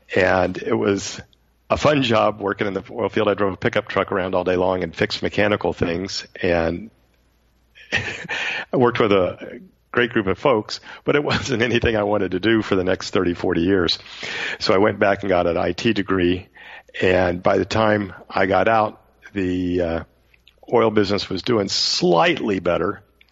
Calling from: Katy, Texas, United States; Katy, Texas. I always tell people Houston because we're one suburb to the west.

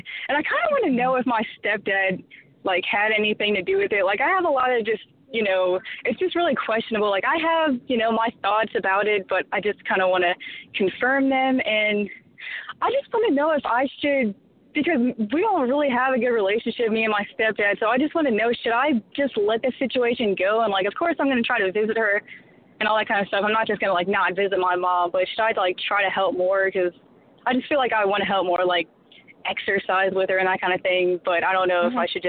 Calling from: California, United States; I'm in California.

